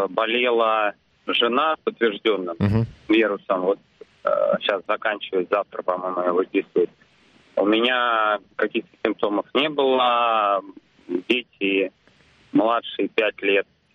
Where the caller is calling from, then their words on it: Moscow, Russia; звоню из Москвы.